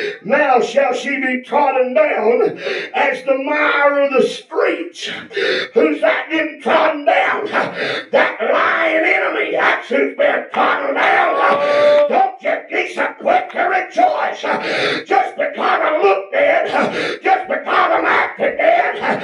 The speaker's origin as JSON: {"language": "English", "region": "Kentucky", "country": "United States", "said": "We're from Kentucky, so it ain't down there."}